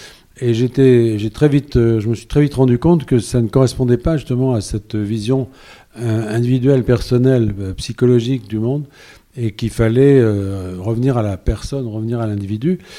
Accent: Bourges, Centre-Val de Loire, France; moi je suis un homme du centre quand même. Donc là je viens de chez moi à Bourges.

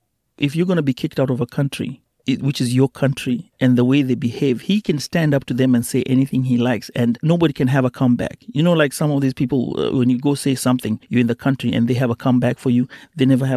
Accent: Mombasa, Mombasa County, Kenya; I come from Mombasa, and then I had to go back to Nairobi.

